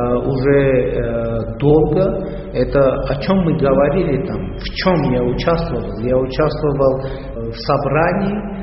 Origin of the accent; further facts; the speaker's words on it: Armenia; Russian is a second language; я и все армяне, все в Армении уверены